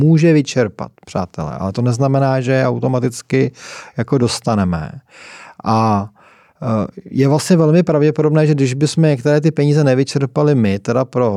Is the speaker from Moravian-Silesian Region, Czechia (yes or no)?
no; Plzeň, Plzeň Region, Czechia; já jsem z Plzně